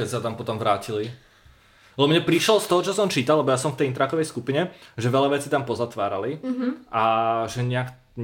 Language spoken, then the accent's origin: Slovak; Bratislava, Bratislava Region, Slovakia; lebo ja som z Bratislavy, tým pádom ja som tam aj nemal kvôli čomu nejako chodiť